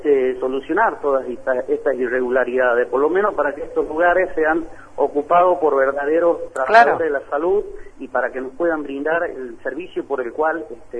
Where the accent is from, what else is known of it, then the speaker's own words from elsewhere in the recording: Río Muerto, Chaco, Argentina; Yo, ustedes saben que soy de Río Muerto, una delegación de Los Frentones.